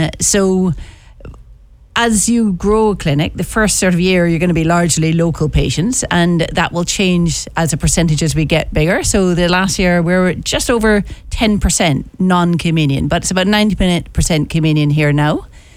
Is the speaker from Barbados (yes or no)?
yes; Barbados; I'm from Barbados, so I understand island life.